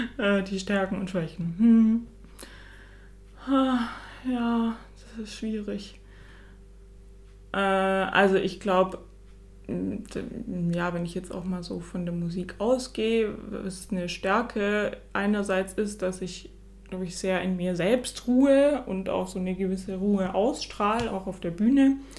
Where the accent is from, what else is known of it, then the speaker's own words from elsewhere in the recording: Reutlingen, Baden-Württemberg, Germany; now in Tübingen, Germany; Also ich komme ja aus Reutlingen, also ganz aus der Nähe und bin zum Studium damals nach Tübingen gegangen, weil ich nicht weiter weg wollte, hatte hier auch einen Freund. Und dann bin ich so ein bisschen ja, hier hängen geblieben.